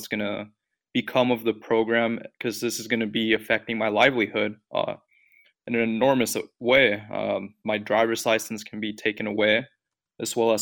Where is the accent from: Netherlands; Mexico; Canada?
Mexico; now in United States; I wouldn't know where to even go if I had to go back to my home country of Mexico. It's not what I consider home.